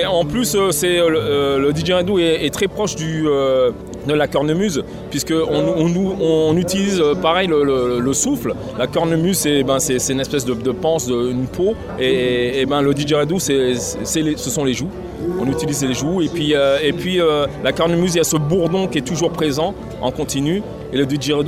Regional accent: Martinique; je suis originaire de la Martinique.

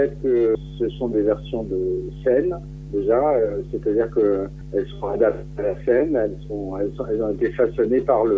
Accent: Paris, Île-de-France, France; born there; Je suis français, je suis né à Paris, mais je connais la Bretagne.

